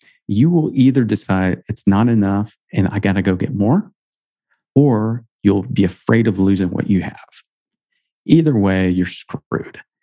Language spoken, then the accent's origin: English; Indiana, United States; I grew up in a very, very conservative Christian home, good Midwestern home. I grew up in Indiana. I went to a Christian college.